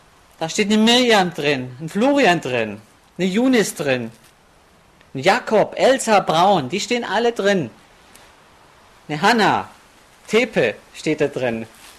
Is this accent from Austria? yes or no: no; Baden-Württemberg, Germany; dass ich so aufwachsen durfte, aber das ist natürlich ein Grund, warum ich dann auch so stolz bin auf meine Heimat. Ich fühle mich als Schwabe. Ich bin stolz drauf.